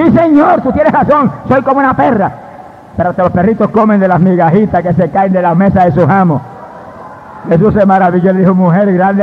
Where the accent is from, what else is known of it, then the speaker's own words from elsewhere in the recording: Camuy, Puerto Rico; Mi papá, que no creía ni en la luz eléctrica, y tenía la agencia hípica en Camuy, en mi pueblo, primero lo sanó.